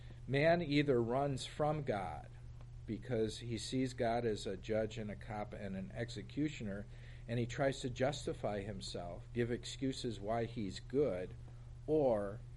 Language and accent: English; Milwaukee, Wisconsin, United States; This is what my family used to say before we would go to bed at night growing up in Milwaukee.